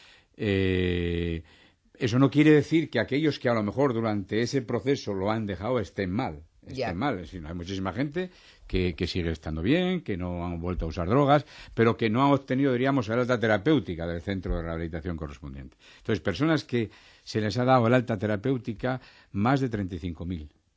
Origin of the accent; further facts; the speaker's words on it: Asturias, Spain; yo estaba en Madrid, pero soy de Asturias.